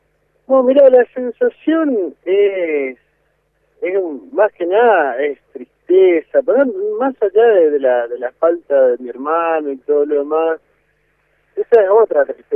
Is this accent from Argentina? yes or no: yes; Argentina; como seres humanos, como argentinos